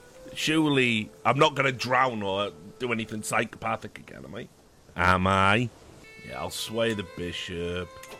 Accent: Wales, United Kingdom; I'm Welsh, so fuck that.

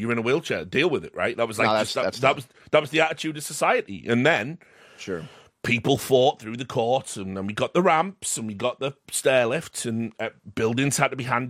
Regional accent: United Kingdom; You know, listen, I'm British.

